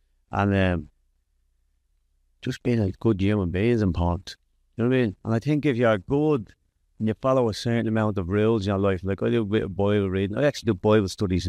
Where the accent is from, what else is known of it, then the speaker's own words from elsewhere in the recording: Dublin, Leinster, Ireland; I grew up in Darndale, North County, Dublin.